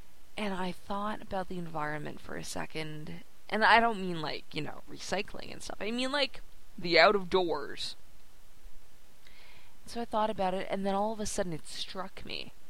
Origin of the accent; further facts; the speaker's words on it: Canada; I'm Canadian